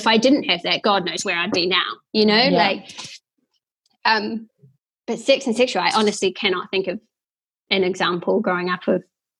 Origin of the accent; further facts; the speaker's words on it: New Zealand; But I've never thought twice about it, you know, growing up in the Marae.